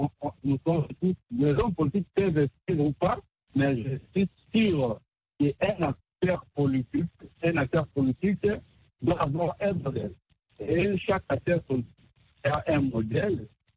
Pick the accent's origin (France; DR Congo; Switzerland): DR Congo; La plupart de nous, les Africains, et surtout chez nous au Congo, nous souhaitons.